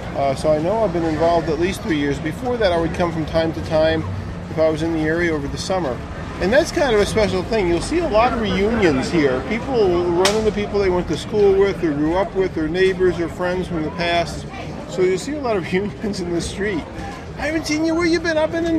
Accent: Coxsackie, New York, United States; now in Athens, United States; I grew up in Coxsackie. And 3 years ago, when I moved back to the area to Athens

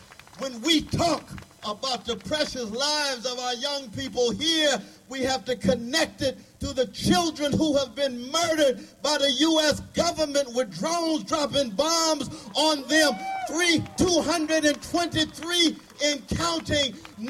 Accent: California, United States; even though I'm from California, I'm a West Coast brother

